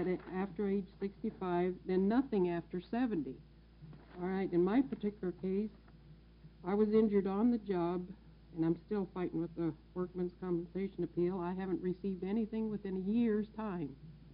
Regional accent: Portland, United States; I'm from Portland.

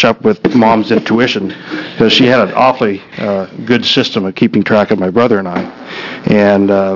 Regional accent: Klamath Falls, Oregon, United States; as a young man growing up in Klamath Falls, I could walk down any city street and a phone booth would ring

